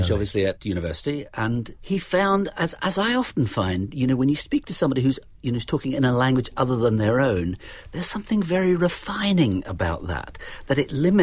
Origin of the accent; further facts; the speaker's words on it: Ireland; now in United Kingdom; Because I'm not English. Yes, I'm Irish.